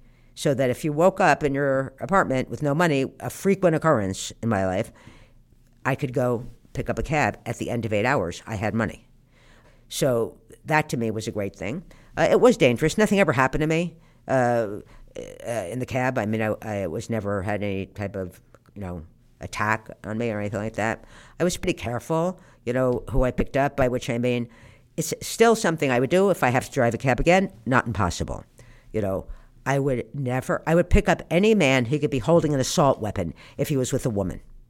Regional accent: New Jersey, United States; I knew how to drive because I was from New Jersey.

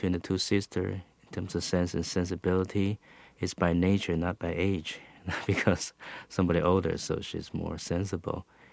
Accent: Taiwan; I grew up in Taiwan.

